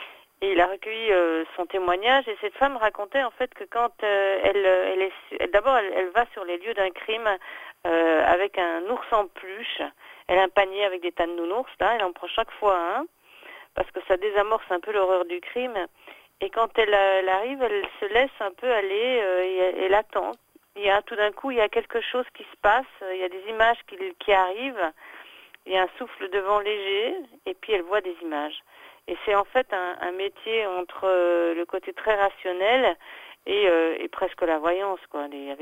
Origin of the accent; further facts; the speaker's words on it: Belgium; puisque je suis belge.